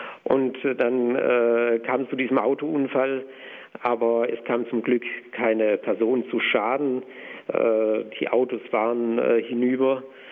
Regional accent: Waldkirch, Baden-Württemberg, Germany; wurde ich am 6. Oktober 1991 in meiner Heimatgemeinde in Waldkirch bei Waldshut mit 2 weiteren Mitbrüdern zum Priester geweiht.

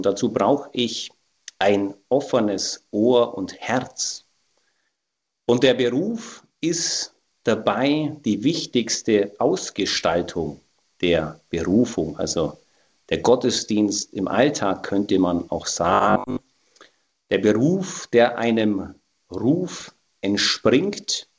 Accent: Bavaria, Germany; Ich bin im Allgäu in der Nähe von Kaufbeuern aufgewachsen. Das liegt so zwischen Augsburg und Füssen. Bin jetzt 50 Jahre alt und ganz normal stamme ich aus einer katholischen Familie

